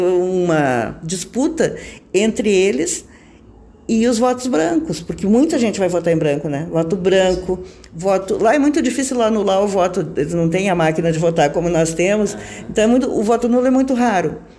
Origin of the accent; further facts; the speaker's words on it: Campos Borges, Rio Grande do Sul, Brazil; born there; now in Porto Alegre, Brazil; Campos Borges não era município, mas eu nasci de fato em Campos Borges e tenho essa cidadania porto-alegrense pelo tempo que eu moro lá, que é desde 78.